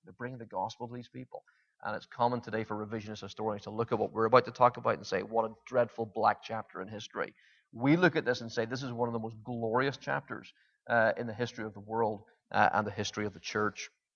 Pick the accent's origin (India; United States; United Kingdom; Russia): United Kingdom; this isn't just because I'm British